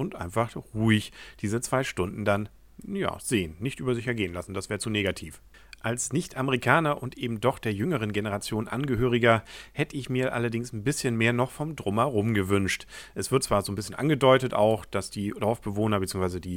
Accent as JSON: {"language": "German", "region": "Schleswig-Holstein", "country": "Germany", "said": "Als Schleswig-Holsteiner bin ich auch mal gespannt"}